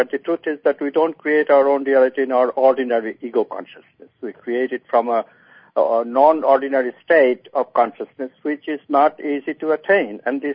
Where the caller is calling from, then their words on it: Eugene, Oregon, United States; I'm calling from Eugene, Oregon today.